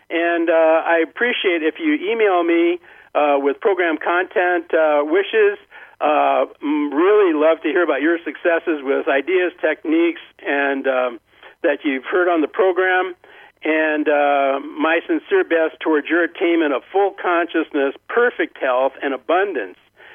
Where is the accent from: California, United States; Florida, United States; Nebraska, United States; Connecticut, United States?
Nebraska, United States; I'm from Nebraska. That's next to Missouri, the show-me state.